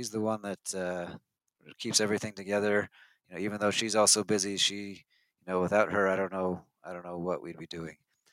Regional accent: Oregon, United States; I grew up in Oregon. Both my wife and I are from Oregon.

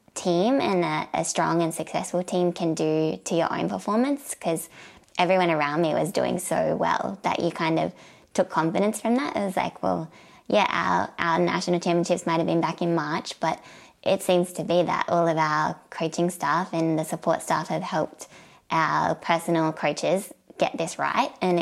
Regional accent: Albion Park, New South Wales, Australia; moved away as an adult; now in Eugene, United States; I think culturally from where I grew up in Albion Park and then going into Eugene, Oregon, personalities are very different.

